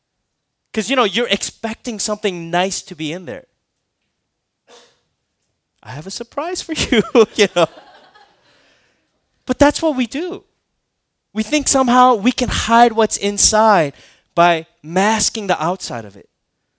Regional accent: Minnesota, United States; like when I had a dog growing up in Minnesota in high school, like I used to walk him, right?

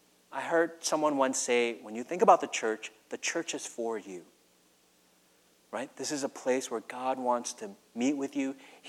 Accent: Minnesota, United States; growing up in Minnesota, I was one of the few minorities right? In my high school, my district

